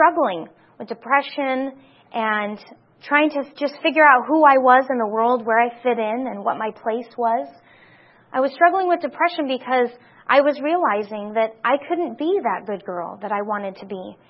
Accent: Wyoming, United States; I was seeing some fringe groups that I wasn't exposed to growing up in Wyoming.

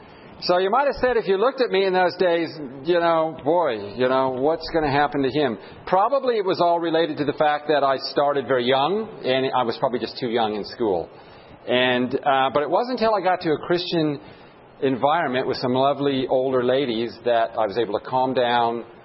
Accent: California, United States; also born or lived in Australia; I did all my training, my education in Australia, although I'm from California, about 40 miles away.

